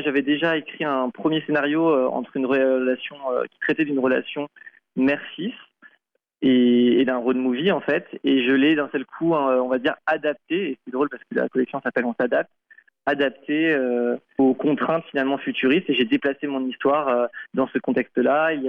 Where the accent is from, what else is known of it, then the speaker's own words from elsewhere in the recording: Île-de-France, France; also born or lived in Brittany; Alors, j'ai grandi entre le Sud 77 et la Bretagne.